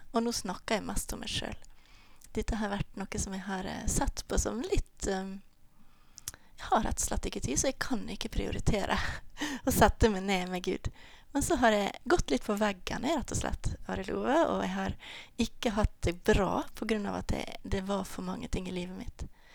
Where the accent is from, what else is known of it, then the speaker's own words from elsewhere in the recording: Ålesund, Møre og Romsdal, Norway; Jeg er født her i Ålesund. … og vokste på Blindheim Bedehus.